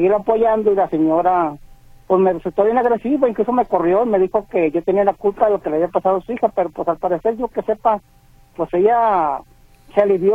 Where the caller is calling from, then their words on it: Sayula, Jalisco, Mexico; de acá de Sayula, Jalisco